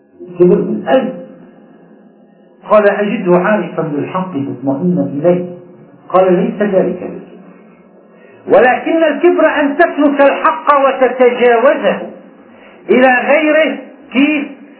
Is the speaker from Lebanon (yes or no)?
yes; Lebanon; نحن لبنانيين بحالنا بنقول نحن لبنانيين